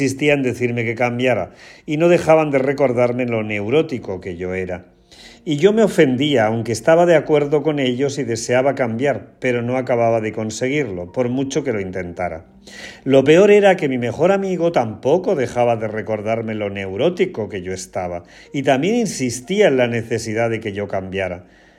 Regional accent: Porcuna, Andalusia, Spain; En este día en que me encuentro, como sabes, en mi pueblo de Porcuna, disfrutando, pues eso, de mi familia, de mis hermanos y de mis primos, de mis paisanos, de mis amigos

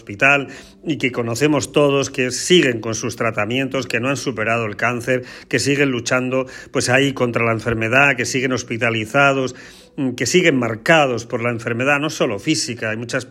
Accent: Spain; los que somos españoles, tenemos que sentirnos muy orgullosos

